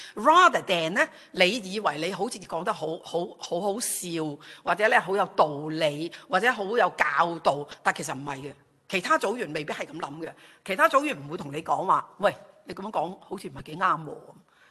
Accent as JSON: {"language": "Chinese", "country": "China", "said": "我相信下特别我们中国人有一句 的语言呢就叫做什么，言多必失嘛"}